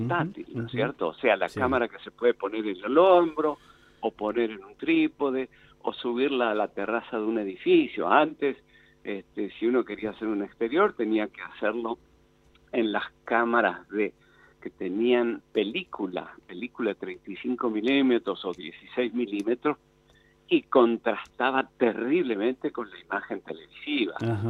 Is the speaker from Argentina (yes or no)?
yes; Argentina; lo grave que es que nosotros no podemos vernos representados como argentinos en la televisión abierta